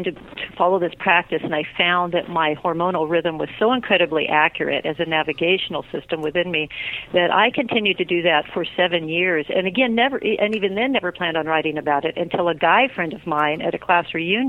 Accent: California, United States; moved away as an adult; I am. I grew up in Orange County.

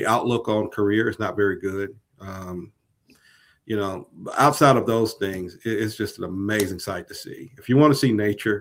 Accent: Mississippi, United States; church, at least at the time, was probably the biggest Christian denomination in the South. So, yeah, I was born and bred in the Baptist church.

